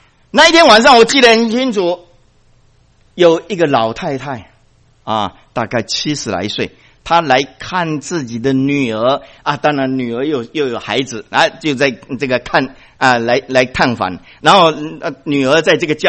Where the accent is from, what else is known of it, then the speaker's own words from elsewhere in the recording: Taiwan; 因为我从台湾来，我只能够啊用台湾来形容，我不晓得别的地方了。